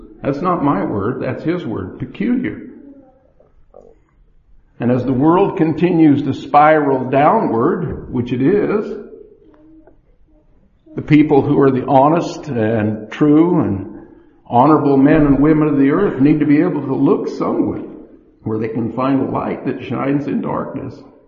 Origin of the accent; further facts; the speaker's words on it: Arizona, United States; You can tell it we're from Arizona, and people say, oh, this must really be cold for you to be here in Missouri in January. But we live at 7,000 feet up in the mountains in Arizona